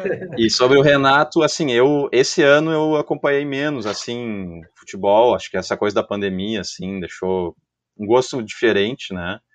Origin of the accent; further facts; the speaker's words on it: Porto Alegre, Rio Grande do Sul, Brazil; now in Pelotas, Brazil; Eu sou de Porto Alegre, né? Eu vim para Pelotas faz, né, 10 anos, mas enfim, né, boa parte da minha vida passei em Porto Alegre.